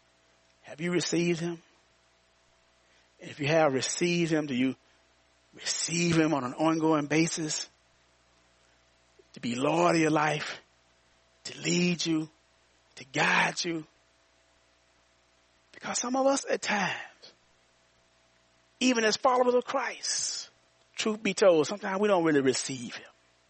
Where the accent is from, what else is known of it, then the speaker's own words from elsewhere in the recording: Arkansas, United States; he's from Alabama and I'm from Arkansas.